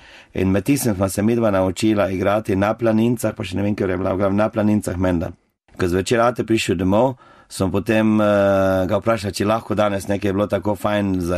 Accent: Pobrežje, Drava, Slovenia; also born or lived in Zagreb; Jaz sem doma iz Pobrežja, župnije Videm pri Ptuju. Tam sem odraščal, tam sem tudi končal osnovno šolo. Potem po osnovni šoli sem šel v gimnazijo v Zagreb, klasično gimnazijo sem v Zagrebu končal.

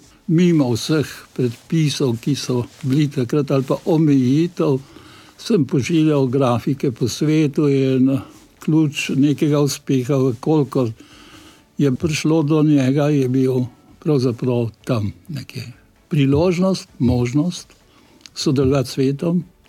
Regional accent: Šentvid, Central Slovenia, Slovenia; born there; to je tako rekoč sosedna vas v Šentvidu včasih, moj rojstni kraj

